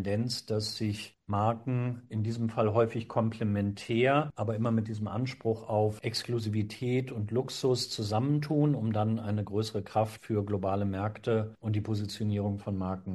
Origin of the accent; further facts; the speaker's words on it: North Germany, Germany; Da muss ich jetzt als Norddeutscher also fast passen.